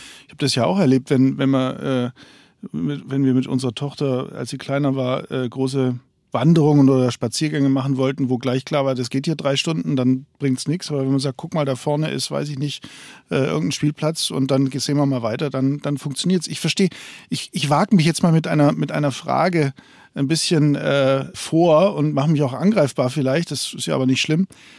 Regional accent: Bavaria, Germany; Oder also fast aus dem Allgäu.

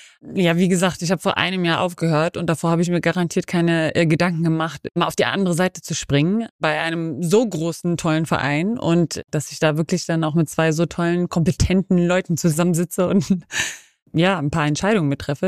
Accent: Berlin, Germany; in Köpenick, wo ich herkomme.

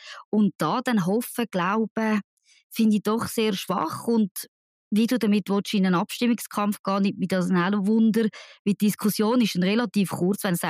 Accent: Zurich, Switzerland; Als Zürcherin wollte ich mich darum nicht zu weit aus dem Fenster lehnen

